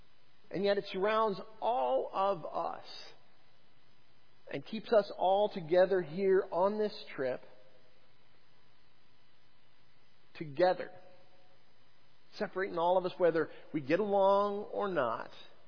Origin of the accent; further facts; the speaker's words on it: Colorado Springs, Colorado, United States; I met a friend of Dale's, actually, I guess a co-worker, who was actually from my hometown.